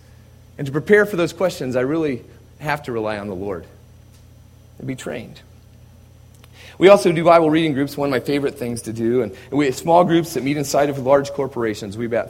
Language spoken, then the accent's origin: English; United States; accent: American; now in Australia; I'm the only one that's actually in the office with an American accent. I'm an Australian now